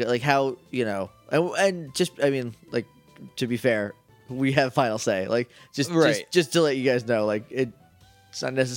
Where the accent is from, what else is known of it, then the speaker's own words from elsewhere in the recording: New England, United States; accent: New England; And also, we're both from New England.